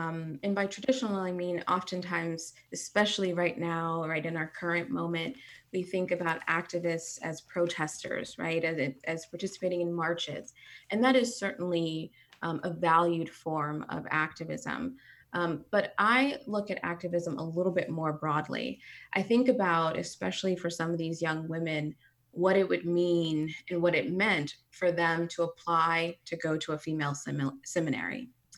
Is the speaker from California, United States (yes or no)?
yes; Los Angeles, California, United States; And I'm from Los Angeles, California.